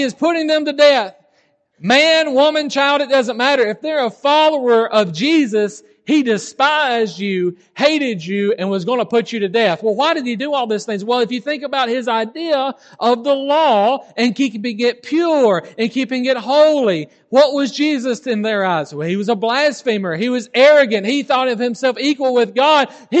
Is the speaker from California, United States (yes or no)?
no; Alabama, United States; I am from Alabama, but they wouldn't let me bring my gun on the plane.